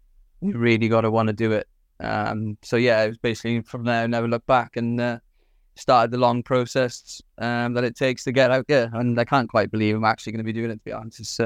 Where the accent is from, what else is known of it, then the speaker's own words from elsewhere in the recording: Swansea, Wales, United Kingdom; from Swansea in South Wales